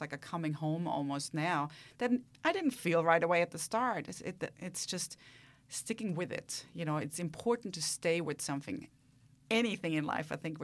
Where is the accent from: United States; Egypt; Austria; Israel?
Austria; I mean, I come from Austria.